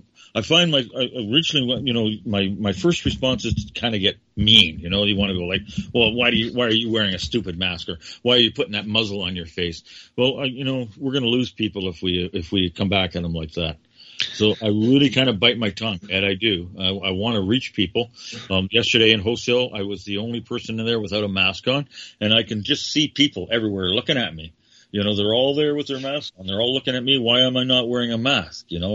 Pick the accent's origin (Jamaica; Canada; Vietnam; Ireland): Canada; Toronto, Ontario; Well, hey, Ed, I grew up in Toronto. And, I have great memories of my childhood in Toronto. It was a safe place to be.